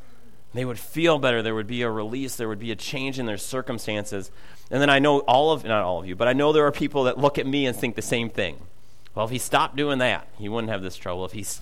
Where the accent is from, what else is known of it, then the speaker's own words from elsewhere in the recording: Minnesota, United States; accent: Minnesota; I can't say those words together and without my Minnesota accent, so I made you guys say it.